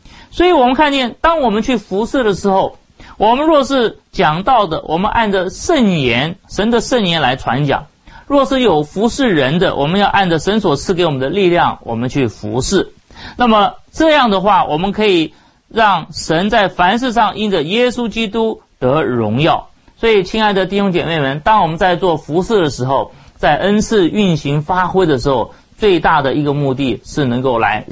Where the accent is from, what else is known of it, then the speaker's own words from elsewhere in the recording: China; 我们中国人都特别谦卑啊